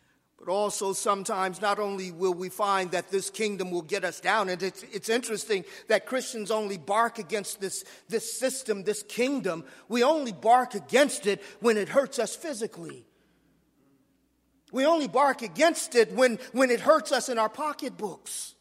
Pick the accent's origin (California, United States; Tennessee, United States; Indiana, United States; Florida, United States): California, United States; Los Angeles; I grew up in Los Angeles, and well, a lot of people who are not from Los Angeles don't really know about the city, but it was South Central.